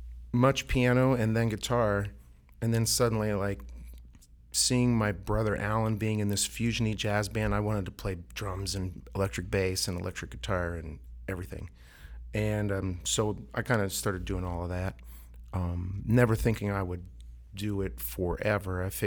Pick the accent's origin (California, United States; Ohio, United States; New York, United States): Ohio, United States; Worthington; also born or lived in Columbus; So I ended up going to, basically growing up in Worthington. And I went to St. Michael's, was an altar boy.